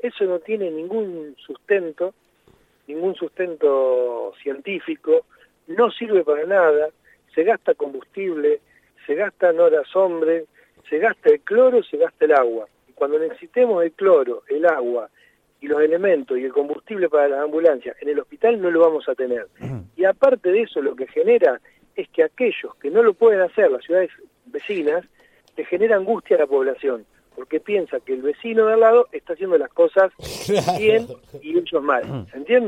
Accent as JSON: {"language": "Spanish", "country": "Argentina"}